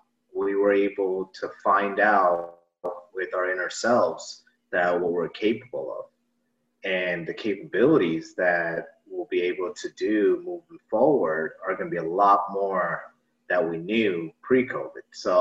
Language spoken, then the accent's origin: English; New York City, New York, United States; moved away as an adult; now in Atlanta, United States; I'm originally from New York City. Was there about for 32 years. But now I reside down here in Atlanta.